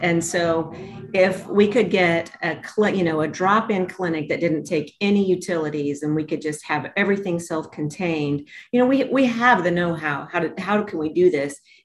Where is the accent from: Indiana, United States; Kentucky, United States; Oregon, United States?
Indiana, United States; I am an old-ish white woman born and raised in Indiana.